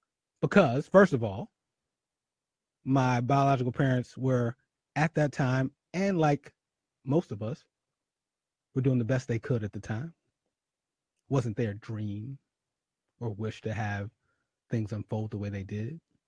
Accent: Philadelphia, Pennsylvania, United States; now in New York, United States; And I live in Harlem too, but shout out to my hometown, the 215, the city of brotherly love

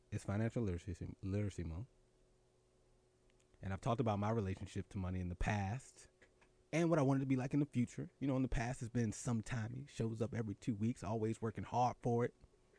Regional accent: Philadelphia, Pennsylvania, United States; given some of the stuff that's happening with them in my hometown of Philadelphia.

